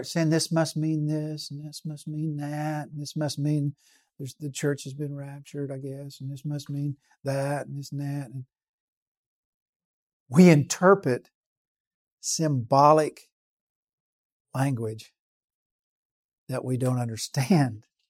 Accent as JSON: {"language": "English", "region": "Oklahoma", "country": "United States", "tie": "born or raised there", "said": "I'm from Oklahoma. I was raised and born in Oklahoma."}